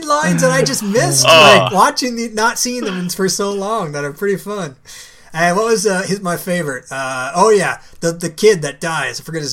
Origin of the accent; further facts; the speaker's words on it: United States; born there; Like, I was born in America.